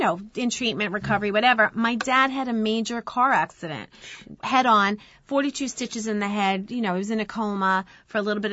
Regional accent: Lake Ronkonkoma, New York, United States; I had a great childhood growing up in Lake Ronkonkoma when it was still a lot of woods and very rural.

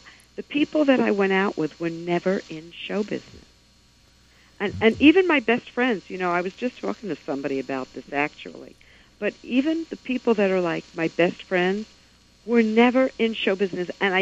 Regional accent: Brooklyn, New York, United States; I'm from Brooklyn.

